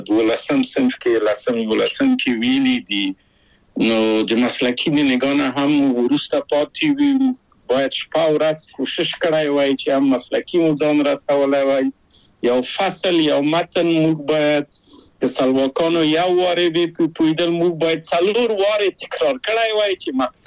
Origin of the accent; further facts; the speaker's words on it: Kabul, Afghanistan; moved away as an adult; هغه موږ په کابل په یو کلي کې تقریبا چې اوسېدو،